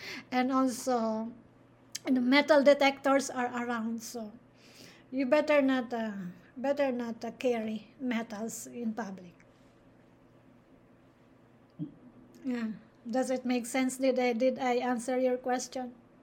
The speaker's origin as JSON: {"language": "English", "country": "Philippines", "said": "Because as Filipino, we say it iron."}